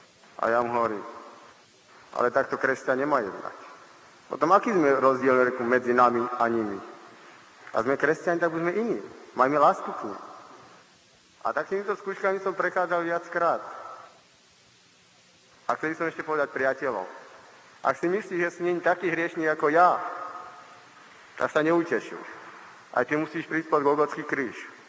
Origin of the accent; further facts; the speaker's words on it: Partizánske, Trenčín Region, Slovakia; u nás v Partizánsku máme takú jednu peknú pieseň